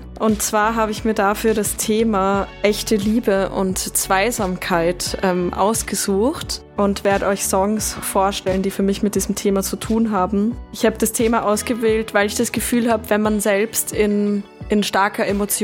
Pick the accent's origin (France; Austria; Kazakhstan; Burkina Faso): Austria; Ich bin ja aus Österreich